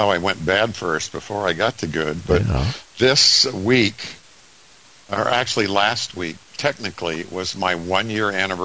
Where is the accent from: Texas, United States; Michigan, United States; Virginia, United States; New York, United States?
Michigan, United States; Grand Rapids; I was born and raised in Grand Rapids